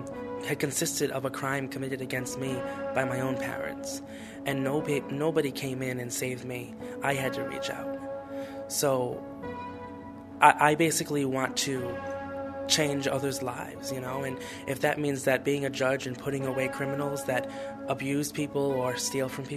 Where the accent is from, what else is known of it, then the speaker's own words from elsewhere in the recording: Providence, Rhode Island, United States; I am 21 and I am from Providence, Rhode Island.